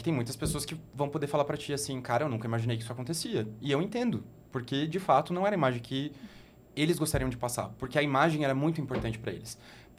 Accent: Guarapuava, Paraná, Brazil; born there; eu nasci em Guarapuava, que é uma cidade do interior do Paraná, em 19 de janeiro de 1996.

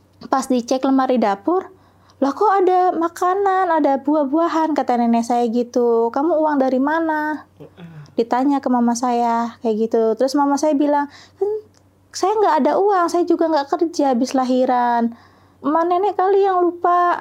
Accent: Bogor, West Java, Indonesia; born there; rumah itu kejual dan akhirnya kami pindah ke Bogor. Nah, menurut keterangan ibu saya, setelah 12 hari saya dilahirkan di Bogor

